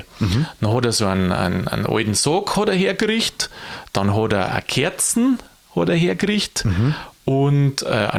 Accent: Bavaria, Germany; Ja, also ich komme aus Niederbayern, gell?

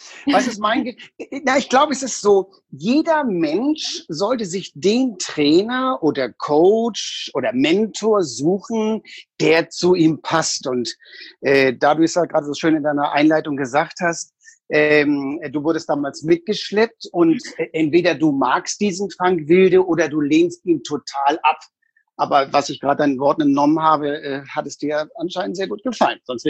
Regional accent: Hamburg, Germany; also born or lived in Berlin; ich habe 18 Jahre in Hamburg gelebt, dann habe ich 28 Jahre in Berlin gewohnt

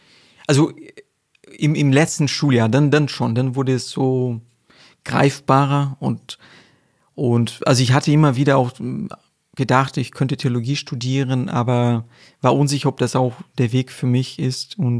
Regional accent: Florianópolis, Santa Catarina, Brazil; das ist Florianópolis, das ist so die Hauptstadt von Santa Catarina. Das ist ein sehr schöner Ort, das ist eine Insel

